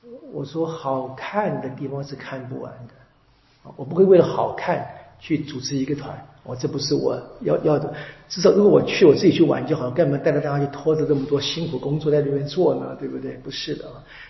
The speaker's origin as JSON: {"language": "Chinese", "country": "Taiwan", "said": "这个我们台湾人太有感了，"}